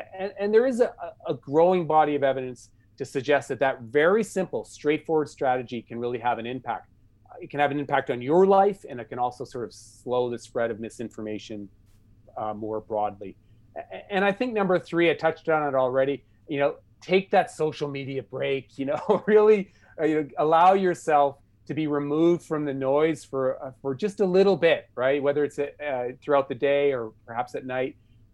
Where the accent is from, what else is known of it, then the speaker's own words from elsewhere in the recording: United States; So I was originally born in the United States. I grew up in the United States.